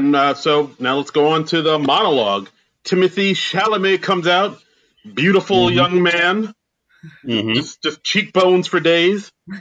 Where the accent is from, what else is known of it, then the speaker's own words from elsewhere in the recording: New York, United States; Like I grew up in New York, like, and like I'd never been to Staten Island until like I was almost 30.